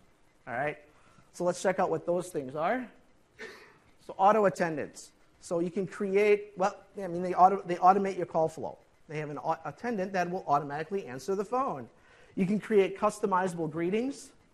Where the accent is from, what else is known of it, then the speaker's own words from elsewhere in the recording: Minnesota, United States; accent: Minnesota; It also could be my Minnesota accent.